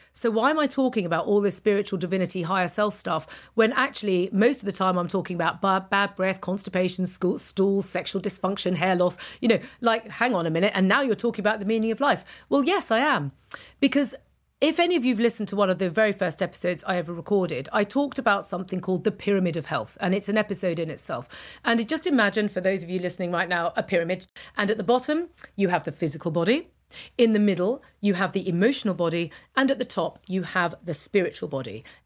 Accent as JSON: {"language": "English", "country": "United Kingdom", "tie": "born or raised there", "said": "because, you know, I am a British woman, and therefore I've grown up in this kind of British Western narrative in the late 20th, early 21st century."}